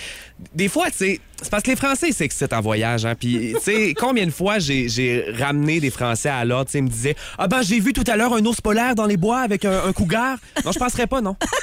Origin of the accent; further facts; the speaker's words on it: Trois-Rivières, Quebec, Canada; Moi, je viens de Trois-Rivières.